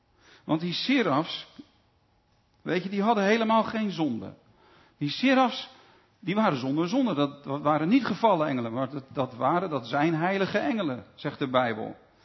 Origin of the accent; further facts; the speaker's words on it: Netherlands; Ik kom niet van de Veluwe. Ik kom uit het westen van het land.